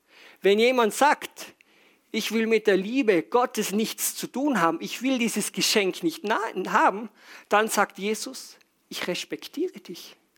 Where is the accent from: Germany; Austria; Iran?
Austria; versuche bei uns in Österreich mit den Leuten umzugehen.